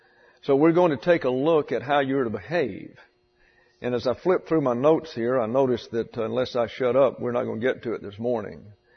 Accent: the South, United States; I can tell you that I was raised in the South, and there's a lot of criticism that is directed toward the South, and especially to Alabama

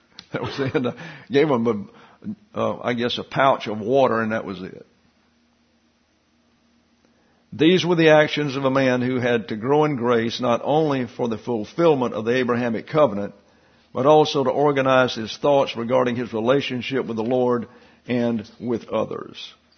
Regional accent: Alabama, United States; I'm from a little town in South Alabama. It was Nirvana growing up in the 1950s.

